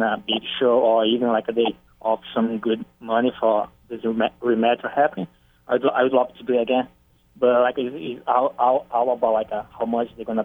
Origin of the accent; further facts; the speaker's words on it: Brazil; English is a second language; moved away; when I got in here in 2012. I think I didn't speak any English. And, like, the culture in here was pretty, like, a really different to Brazil.